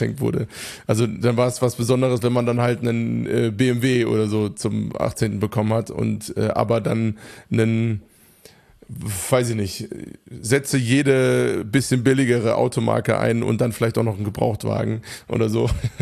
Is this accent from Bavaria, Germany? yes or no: no; Hofheim, Hesse, Germany; Hofheim, wo einfach Reichtum zur absoluten Tagesordnung gehörte. Also ich bin aufgewachsen im Umfeld, wo es komplett normal war auf meiner Schule.